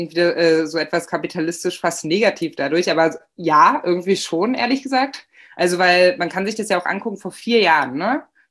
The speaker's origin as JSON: {"language": "German", "town": "Magdeburg", "region": "Saxony-Anhalt", "country": "Germany", "tie": "born or raised there", "lives_now": "Berlin, Germany", "said": "dass ich aus Ostdeutschland komme. Also ich bin in Magdeburg aufgewachsen, wie gesagt"}